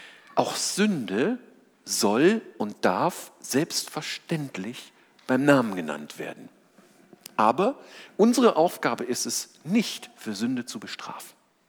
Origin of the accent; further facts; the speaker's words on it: North Rhine-Westphalia, Germany; accent: Rhenish; meine Sprache verrät mich etwas. Ich komme ja aus dem Rheinland, aus der Kölner Gegend